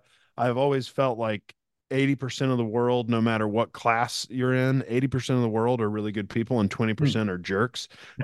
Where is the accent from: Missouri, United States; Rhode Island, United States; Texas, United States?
Texas, United States; also born or lived in Nashville, United States; I grew up in Texas and dad changed careers kind of at 38 years old, went back to school and got his PhD at Vandy. So we spent a bunch of years in Nashville